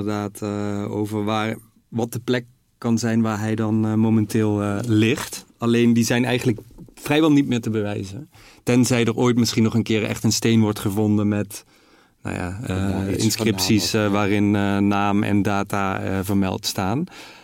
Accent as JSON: {"language": "Dutch", "country": "Netherlands", "accent": "soft G"}